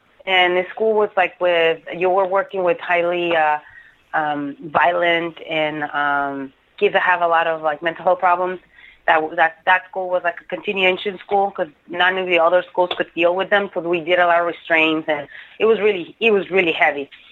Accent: Tijuana, Baja California, Mexico; I grew up in Tijuana, Mexico, with the third of four girls.

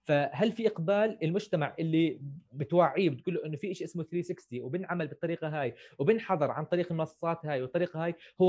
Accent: Jordan; ففي على سبيل المثال في بلدنا الأردن

